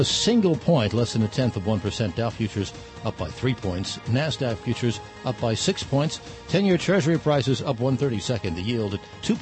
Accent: Los Angeles, California, United States; You know what they call the Raiders in my hometown of L.A., right?

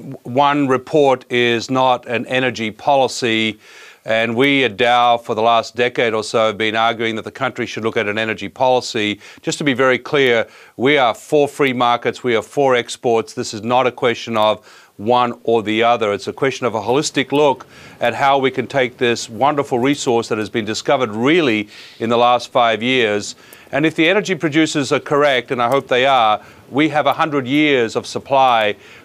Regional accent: Australia; Now, my home country of Australia has got it wrong

